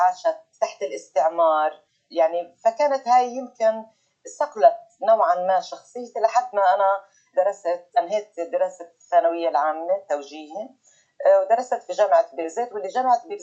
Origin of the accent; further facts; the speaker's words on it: Nablus, West Bank, Palestine; born there; لأنه أنا من مواليد نابلس